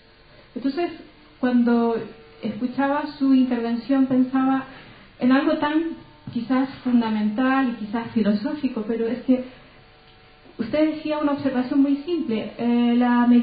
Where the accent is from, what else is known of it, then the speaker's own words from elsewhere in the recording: Chile; now in Spain; soy latinoamericana, soy de Chile.